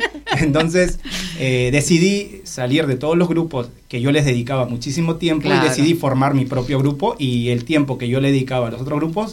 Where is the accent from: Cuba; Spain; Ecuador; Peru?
Peru; Lima; born there; nací en Lima, Perú, tengo 34 años.